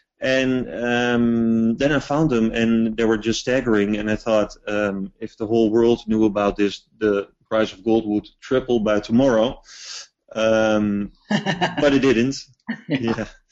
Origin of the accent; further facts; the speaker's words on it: Amsterdam, North Holland, Netherlands; English is a second language; Yeah, I'm still from Amsterdam.